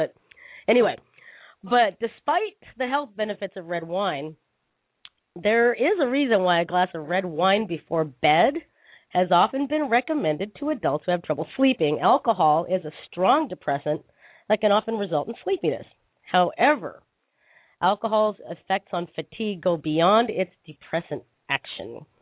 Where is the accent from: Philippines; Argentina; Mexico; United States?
Philippines; and duh, a lot of rice because I'm Filipino, right?